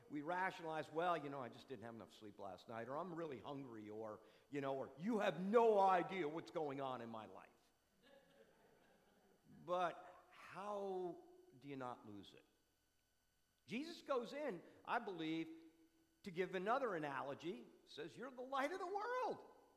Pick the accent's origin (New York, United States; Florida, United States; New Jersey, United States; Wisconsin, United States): New Jersey, United States; You know, I remember growing up in New Jersey, and to be real honest with you, I had it.